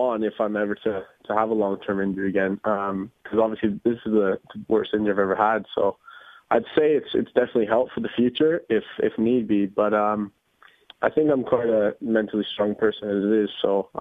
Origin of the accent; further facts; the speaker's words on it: Canada; Obviously, I grew up in Canada, so we got to come over here a lot when we were younger.